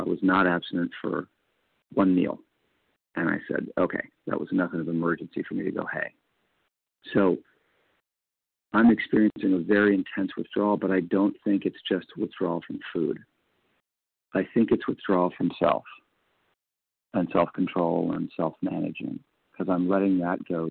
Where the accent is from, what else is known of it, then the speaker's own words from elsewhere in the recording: California, United States; I'm from California.